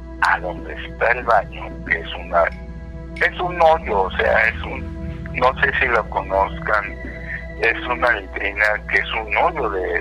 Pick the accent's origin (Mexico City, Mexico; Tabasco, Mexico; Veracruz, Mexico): Veracruz, Mexico; Cerro Azul; Yo soy de Cerro Azul, Veracruz